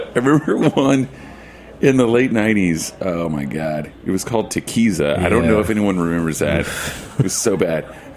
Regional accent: Oklahoma, United States; you know, I said, you know, you're from Texas and I'm from Oklahoma.

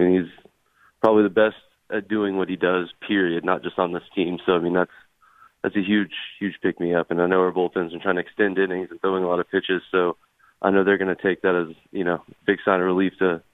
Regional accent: Jacksonville, Florida, United States; I'm from Jacksonville.

